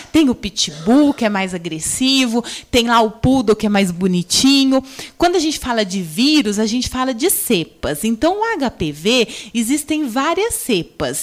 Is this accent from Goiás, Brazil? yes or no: no; São Paulo, Brazil; born there; now in Guaxupé, Brazil; Então, eu não nasci em Guaxupé, né? Eu nasci em São Paulo, capital, mas tem 21 anos que eu resido em Guaxupé, então me considero de Guaxupé, né?